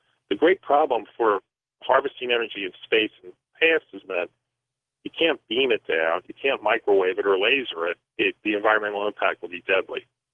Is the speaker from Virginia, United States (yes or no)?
no; Newark, New Jersey, United States; hey, I grew up in Newark, and I believe he's from Elizabeth, which was right next door.